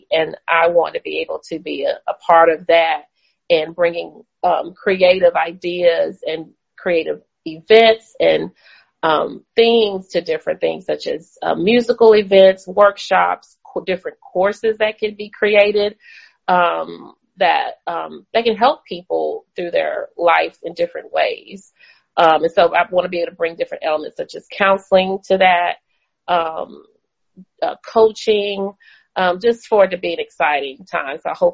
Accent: Nashville, Tennessee, United States; I am from Nashville, Tennessee.

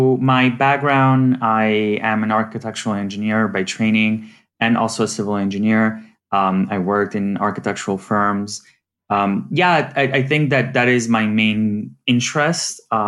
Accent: Italy; English is a second language; I am originally from Italy. So I went back to my home country.

